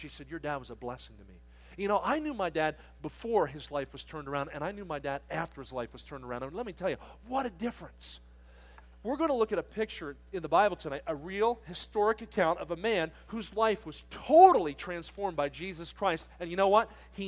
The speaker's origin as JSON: {"language": "English", "region": "New Jersey", "country": "United States", "tie": "born or raised there", "said": "I grew up in New Jersey, and I lived in the southern part of the state of New Jersey near Philadelphia."}